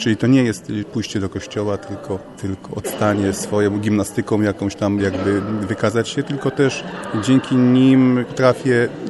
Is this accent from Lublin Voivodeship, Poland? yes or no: no; Skierniewice, Łódź Voivodeship, Poland; jestem uczestnikiem warsztatów Kaliskich II. Przyjechałem ze Skierniewic. Podobnego typu warsztaty organizujemy też i u siebie w naszym mieście.